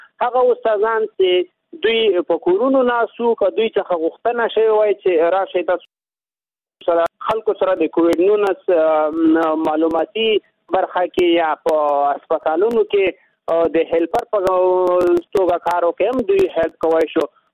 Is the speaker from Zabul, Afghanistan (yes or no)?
no; Nangarhar, Afghanistan; د نگران ولایت نه په تاسو سره پلان کې و